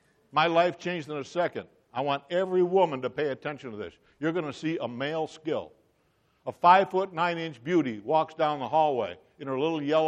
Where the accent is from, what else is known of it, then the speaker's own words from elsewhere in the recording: Buffalo, New York, United States; I grew up in Buffalo.